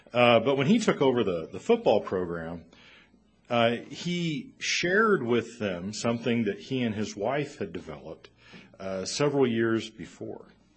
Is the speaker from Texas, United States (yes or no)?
yes; Texas, United States; now in Colorado, United States; this sermon was inspired by something that where I grew up in Texas was the second most important thing to religion.